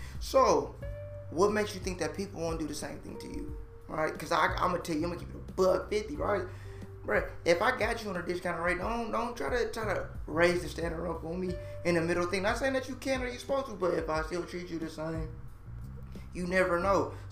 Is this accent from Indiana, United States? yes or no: no; California, United States; You know, me, I'm from that dub. I'm from the West. You know, and in California, bro, you gotta dress correctly, right?